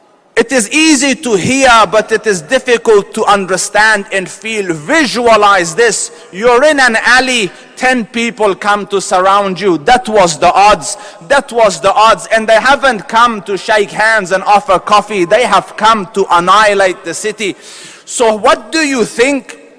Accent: Australia; I'll give it in meters because I'm from Australia.

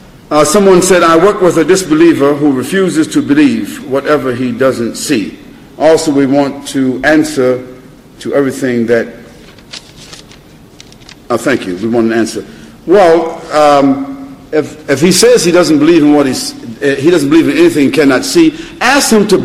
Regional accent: Brooklyn, New York, United States; also born or lived in Harlem, United States; Brooklyn, New York, where I was raised, I was born in Harlem, but I was raised in Brooklyn, New York.

